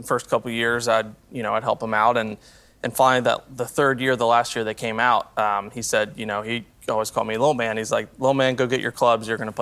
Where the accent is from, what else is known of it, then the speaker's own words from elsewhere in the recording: Louisville, Kentucky, United States; and I grew up in Louisville, Kentucky.